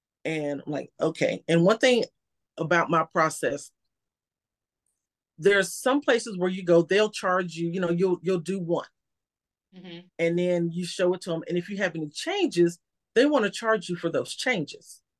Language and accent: English; Texas, United States; now in Georgia, United States; You know, I'm from Texas. So I live in Georgia, but I'm from Texas. So, you know, I'm deep in the heart of all eyes on Texas.